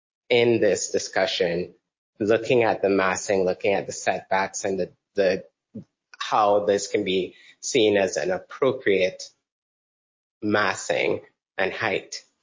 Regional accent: Trinidad & Tobago; moved away as an adult; now in Savannah, United States; Because I'm from Trinidad, so clearly you hear my accent.

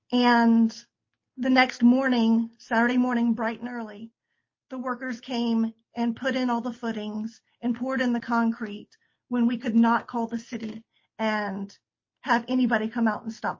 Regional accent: Georgia, United States; My grandfather grew up a block away. I grew up over on Kinsey Avenue. I'm very much an East Side girl, and Twickenham and Gordonston have been home to my family for many years.

